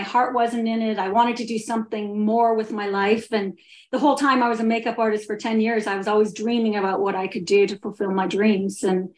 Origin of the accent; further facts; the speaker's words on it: Otterville, Ontario, Canada; I grew up in a small town called Otterville, Ontario